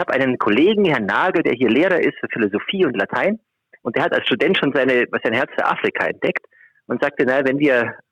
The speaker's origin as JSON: {"language": "German", "town": "Augsburg", "region": "Bavaria", "country": "Germany", "tie": "born there", "said": "Also gebürtige Augsburger, also beide Schwaben, um genau zu sein."}